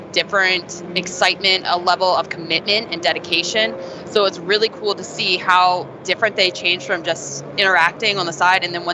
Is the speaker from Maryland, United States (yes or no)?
yes; Baltimore, Maryland, United States; Born and raised. And they're the best team in the NFL, of course.